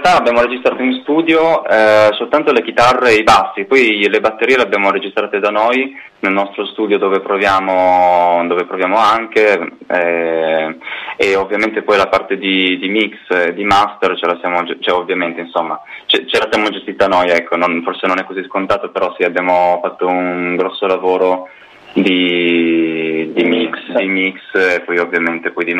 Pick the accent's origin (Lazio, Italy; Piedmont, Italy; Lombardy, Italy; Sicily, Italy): Piedmont, Italy; Turin; perché noi siamo di Torino